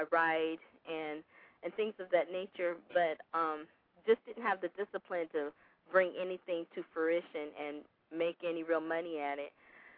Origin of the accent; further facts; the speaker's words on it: Pomona, California, United States; Small little town in California called Pomona, between the Inland Empire and Los Angeles. And can I say I grew up in Pomona